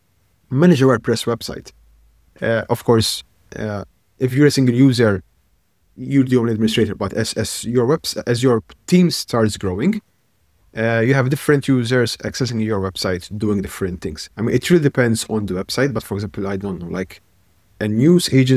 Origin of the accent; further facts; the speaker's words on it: Malta; now in Netherlands; I am originally from Malta, but I live in the Netherlands.